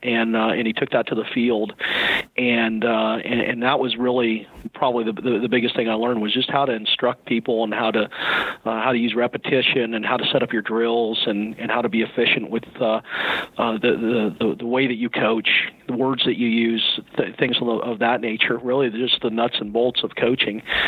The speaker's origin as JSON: {"language": "English", "town": "Cañon City", "region": "Colorado", "country": "United States", "tie": "born or raised there", "said": "And I grew up in Canyon City, Colorado, a little town about 2 hours south of Denver, and small school"}